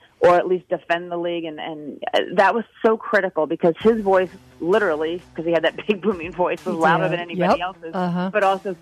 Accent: Northeast, United States; I mean, I grew up in the Northeast. I was a Big East fan.

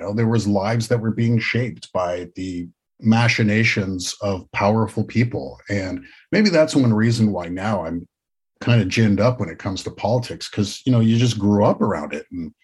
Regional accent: Canada; Like, I'm Canadian and I'm not even going to pretend that that's not the case.

